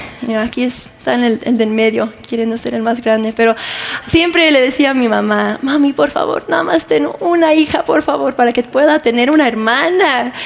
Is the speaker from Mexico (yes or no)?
no; Oregon, United States; Vengo de Oregón, que es un estado aquí en los Estados Unidos, y vivo en la playa y se llama Cannon Beach.